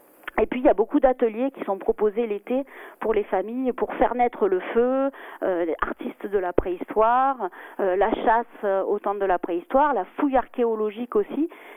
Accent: Marseille, Provence-Alpes-Côte d'Azur, France; Moi, je suis originaire de Marseille et je venais en vacances dans le Vercors. J'y viens depuis que je suis toute petite, j'avais un an.

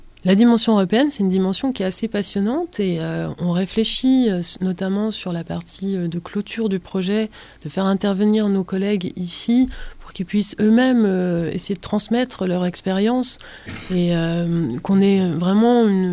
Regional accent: Bourgogne-Franche-Comté, France; Alors moi, je suis doubiste. Doubiste du Doubs. Je viens du Haut-Doubs et j'ai l'impression... Enfin, je vis ici depuis quelques années

